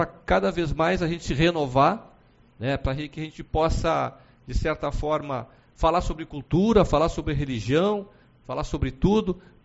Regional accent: Rio Grande do Sul, Brazil; E disso, como gaúcho, quem está lá do lado no outro estado

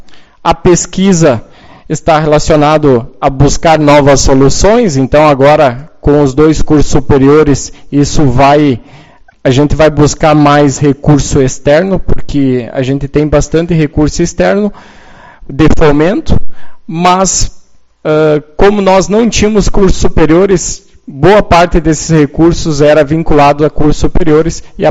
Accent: Santiago, Rio Grande do Sul, Brazil; now in Uruguaiana, Brazil; assim como eu, né, que vim de Santiago, já me considero uruguaianense e não pretendo sair daqui

